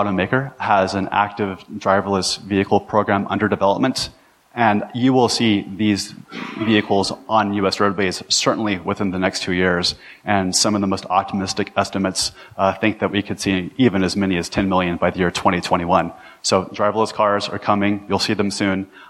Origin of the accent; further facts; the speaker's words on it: Texas, United States; Now, I'm from Texas, and if you Montanans are anything like us, you love your cars and you love your open roads.